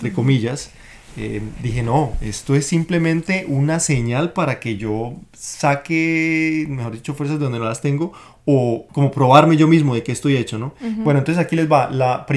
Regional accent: Colombia; cómo era que yo, siendo colombiano, yo andaba ya con un celular

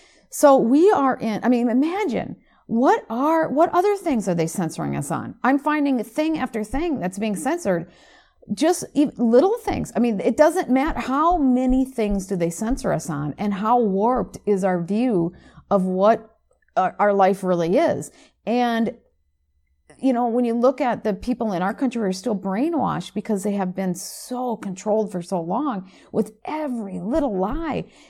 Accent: United States; and of course my home country of the United States.

